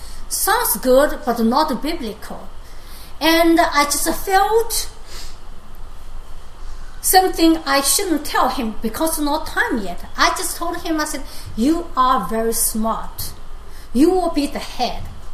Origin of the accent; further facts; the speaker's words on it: China; English is a second language; You know, I come from China, and grew up in the communist.